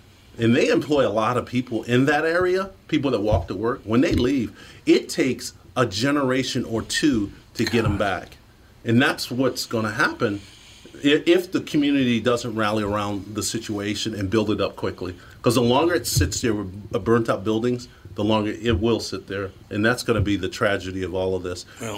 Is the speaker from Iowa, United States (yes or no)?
no; Detroit, Michigan, United States; I grew up in the Detroit riots in 1967, and my father was a police officer